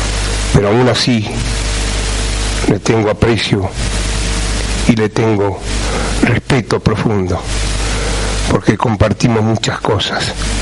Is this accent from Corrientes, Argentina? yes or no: yes; Curuzú Cuatiá, Corrientes, Argentina; Nunca más que se mienta y se engañe a mi pueblo de Curuzú.